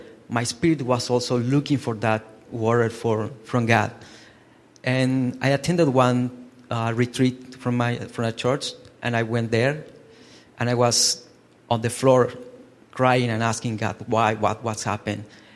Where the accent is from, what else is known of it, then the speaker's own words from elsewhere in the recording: Guatemala; Well, I am from Guatemala, a country in Central America. I was raised and I was born in a Christian family. I am the third of six kids.